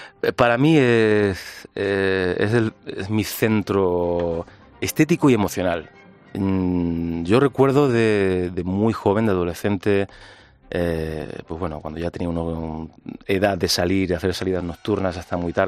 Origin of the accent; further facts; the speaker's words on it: Granada, Andalusia, Spain; yo vengo de ahí de alguna manera, vengo de Andalucía, de Granada